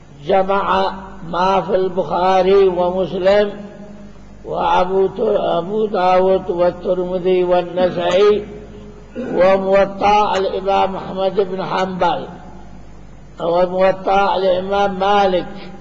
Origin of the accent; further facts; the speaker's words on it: Sanaa, Yemen; وأيضا عندنا في صنعاء وغيرها